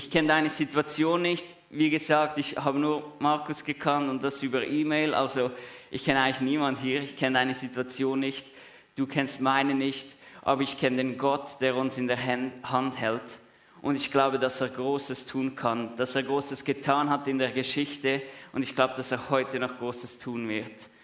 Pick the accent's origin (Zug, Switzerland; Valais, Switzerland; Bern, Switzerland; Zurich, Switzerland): Zurich, Switzerland; Ich komme aus dem Amt, aus dem Säuliamt, Knonauer Amt. Es ist ja nicht so weit weg von hier.